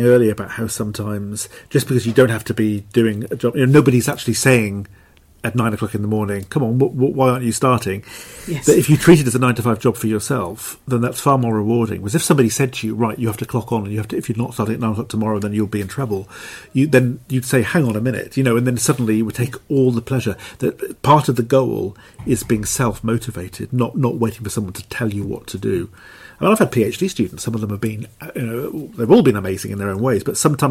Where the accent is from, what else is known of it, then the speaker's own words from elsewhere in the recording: Cardiff, Wales, United Kingdom; Because I'm from Cardiff, admittedly the suburbs, but I would hardly call myself, in when I was young, a city person.